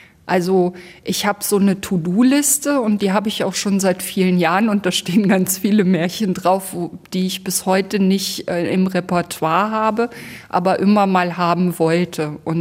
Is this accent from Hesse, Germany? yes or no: yes; Hesse, Germany; born there; Ich bin in der Grimm-Heimat Nordhessen geboren, in einer scharfen Kurve